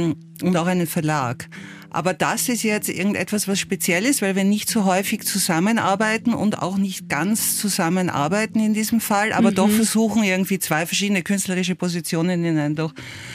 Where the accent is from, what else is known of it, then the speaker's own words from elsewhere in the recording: Vienna, Austria; now in Berlin, Germany; ich komme aus Wien, lebe jetzt schon seit 30 Jahren in Berlin